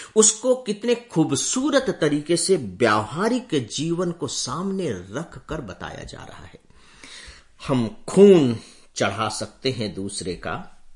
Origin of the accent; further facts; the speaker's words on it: Chandrameda, Chhattisgarh, India; जो मेरा गांव उबी छत्तीसगढ़ का बहुत पिछड़ा हुआ जिला सरगुजा, जिसका हेडक्वार्टर अंबिकापुर है और उसका उससे भी हेडक्वार्टर से भी लगभग 50-55 किलोमीटर दूर गांव जिसका नाम प्यारा सा चंद्रमेढ़ा है।